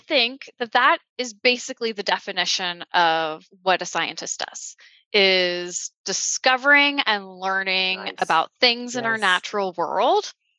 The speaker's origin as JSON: {"language": "English", "region": "Florida", "country": "United States", "tie": "born or raised there", "said": "So it started because I grew up outside of Tampa, which is the lightning capital of the world."}